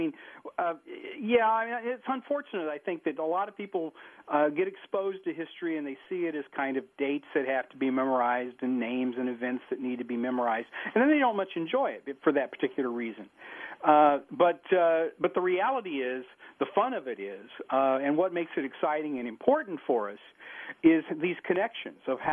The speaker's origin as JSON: {"language": "English", "region": "South Carolina", "country": "United States", "tie": "born or raised there", "said": "But, I grew up in South Carolina. I was a kid in the 1960s"}